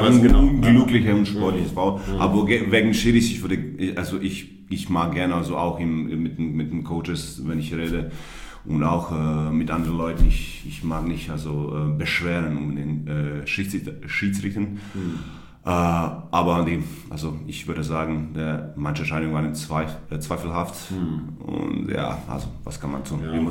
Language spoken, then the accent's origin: German; Zadar, Zadar County, Croatia; German is a second language; moved away as an adult; now in Germany; ich bin nach Kroatien, also ich habe 10 Tage frei bekommen. Und als ich in Zadar gekommen bin, also meine Heimat, ich habe meine Bücher kopiert.